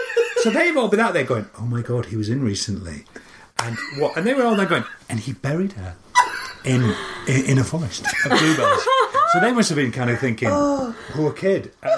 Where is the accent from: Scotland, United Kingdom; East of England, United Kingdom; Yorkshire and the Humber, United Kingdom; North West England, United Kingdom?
Yorkshire and the Humber, United Kingdom; Barnsley; now in London, United Kingdom; I was a kid from Barnsley, middle of nowhere.